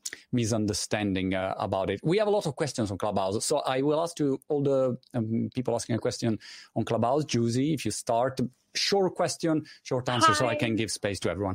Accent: Milan, Lombardy, Italy; I'm from Milan originally, and we never smile.

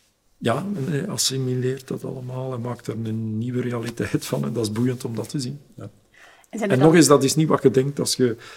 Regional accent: Belgium; Hoe zouden we zelf als Belg zijn als we pakweg in Somalië gaan wonen?

